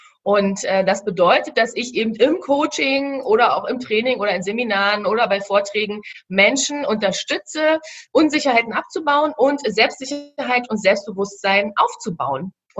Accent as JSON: {"language": "German", "region": "Berlin", "country": "Germany", "said": "Ich komme aus Berlin"}